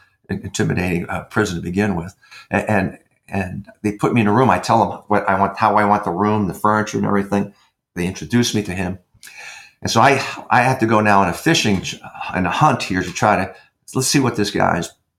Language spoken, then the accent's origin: English; New York, United States; New York? I was raised in New York as a kid.